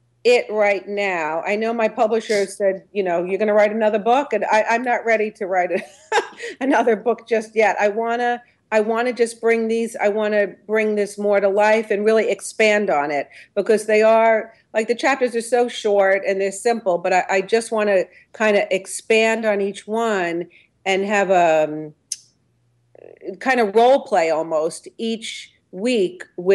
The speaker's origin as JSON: {"language": "English", "town": "Smithtown", "region": "New York", "country": "United States", "said": "So I'm from Smithtown and St. James area."}